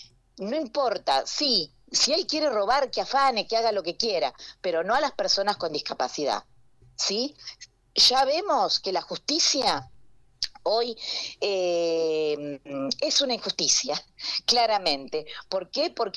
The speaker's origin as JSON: {"language": "Spanish", "country": "Argentina", "said": "que pensemos en todo lo que estamos sufriendo como argentinos y argentinas"}